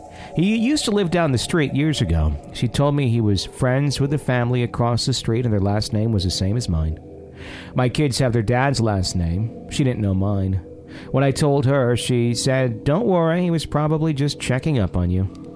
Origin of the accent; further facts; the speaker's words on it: Rienzi, Mississippi, United States; like my favorite Rienzi back in my hometown where it's just the rolling hills